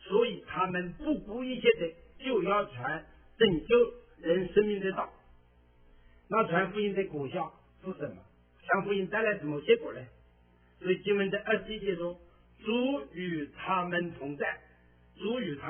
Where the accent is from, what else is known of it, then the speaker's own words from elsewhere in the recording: China; now in Canada; 因为咱们都是中国来的，我们有共同的语言